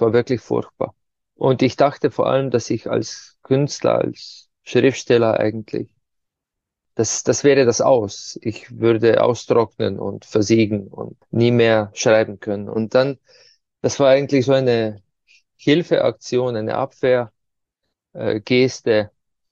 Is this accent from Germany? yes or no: no; Ptuj, Slovenia; die bei uns in der Stadt, wo ich herkomme, Ptuja, ja, bei Fastnacht den Winter vertreibt.